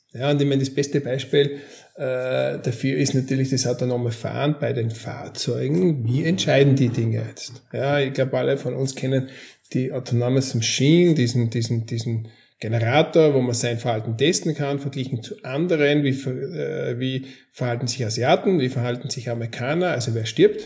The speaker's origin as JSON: {"language": "German", "town": "Graz", "region": "Styria", "country": "Austria", "tie": "born or raised there", "said": "Ich habe als Jugendlicher in Graz aufgewachsen, in der Steiermark südlich in Österreich, und habe dort auch maturiert in Informatik."}